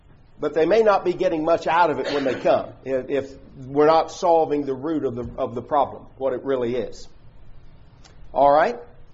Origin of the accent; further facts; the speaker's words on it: Glasgow, Scotland, United Kingdom; when I was growing up in Glasgow